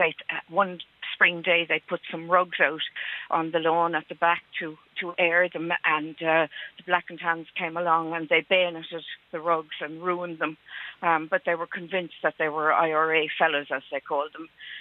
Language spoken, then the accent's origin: English; Cork, Munster, Ireland; I'm originally from Cork